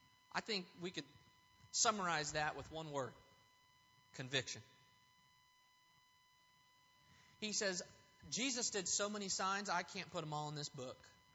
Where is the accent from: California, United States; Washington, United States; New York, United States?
California, United States; Los Angeles; I grew up watching Kobe Bryant and Shaquille O'Neal for the Lakers. That was my hometown team.